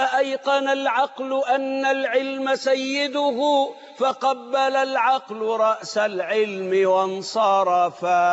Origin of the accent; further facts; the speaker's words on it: Egypt; المدرسة الخبيثة اللي نشأت عندنا في مصر